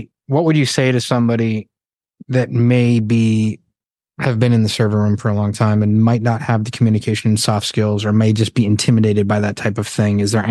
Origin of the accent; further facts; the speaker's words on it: Worcester, Massachusetts, United States; I'm from Worcester. I'm from Worcester.